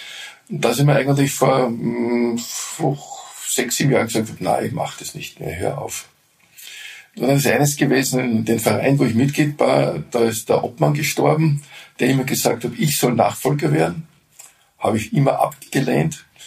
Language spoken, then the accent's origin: German; Vienna, Austria; Und als Wiener halt in Wien.